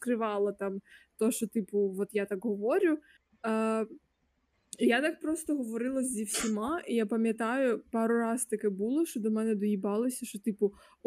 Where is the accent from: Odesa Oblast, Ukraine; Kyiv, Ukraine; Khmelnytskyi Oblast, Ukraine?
Khmelnytskyi Oblast, Ukraine; Khmelnytskyi; я виросла в Хмельницьку. Тут всі, блядь, говорять на суржику.